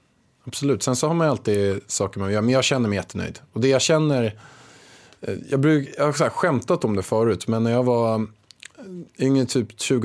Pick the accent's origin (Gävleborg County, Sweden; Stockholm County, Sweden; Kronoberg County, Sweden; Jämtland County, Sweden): Stockholm County, Sweden; Haninge; jag är uppväxt i Vega i Haninge.